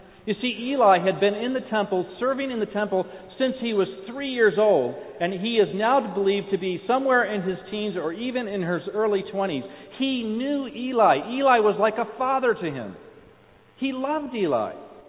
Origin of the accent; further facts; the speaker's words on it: Buffalo, New York, United States; I traveled to Buffalo, New York, my hometown, to visit with my mother and father.